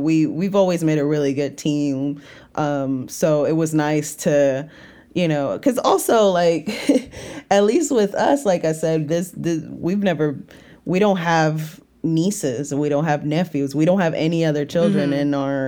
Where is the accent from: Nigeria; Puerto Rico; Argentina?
Puerto Rico; I grew up in Puerto Rico